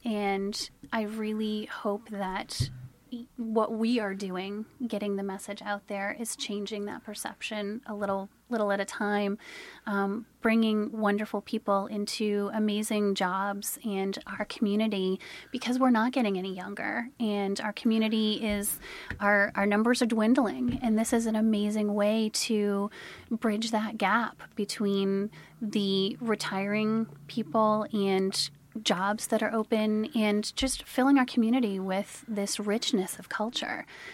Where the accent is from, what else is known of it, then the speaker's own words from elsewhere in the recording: Biddeford, Maine, United States; I'm so proud of being from that big French family. And I happily say I'm from Biddeford.